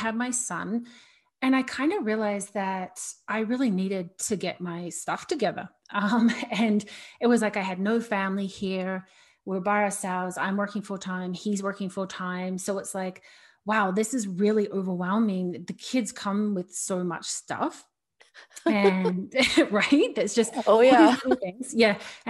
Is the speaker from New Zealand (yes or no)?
yes; New Zealand; So I am originally from New Zealand and I grew up in a family of six kids